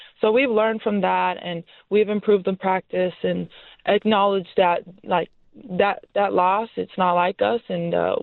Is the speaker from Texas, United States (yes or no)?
yes; Texas, United States; For me personally, as you know, I came from Texas.